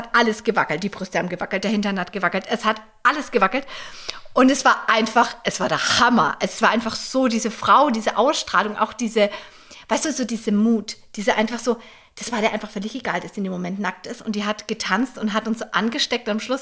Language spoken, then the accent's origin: German; Germany; Also wenn wir als Deutsche tanzen